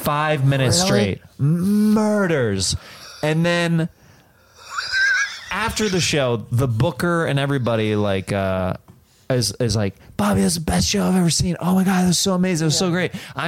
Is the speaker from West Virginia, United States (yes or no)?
no; Kansas, United States; And I'm from Kansas. I'm poor.